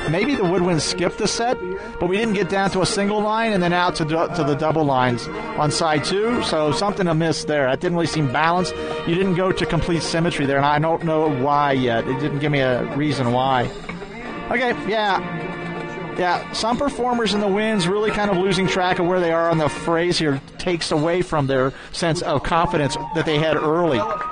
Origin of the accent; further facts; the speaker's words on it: Mason, Ohio, United States; I'm from Mason, Ohio.